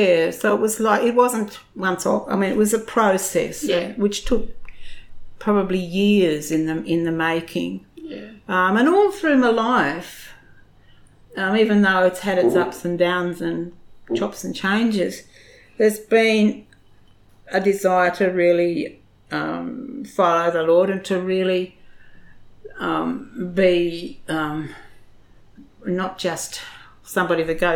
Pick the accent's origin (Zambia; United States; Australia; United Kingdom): Australia; Tasmania; Because I think growing up in Tassie was... very precious to me.